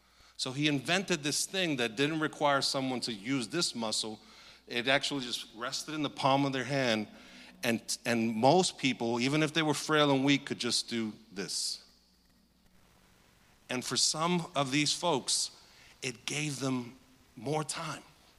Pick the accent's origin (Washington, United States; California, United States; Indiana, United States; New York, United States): New York, United States; Even as a New Yorker, I'm not ashamed to admit that.